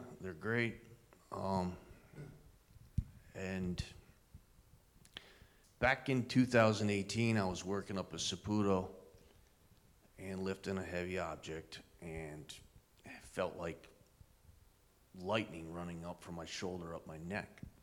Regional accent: Walton, United States; So I was born and raised here in Walton. I grew up about a block from the fairgrounds on Marvin Avenue. I played football here at Walton.

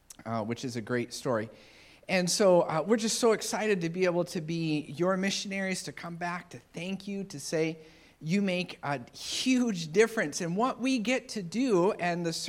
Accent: Mexico; Letty and I grew up in Mexico in very similar places.

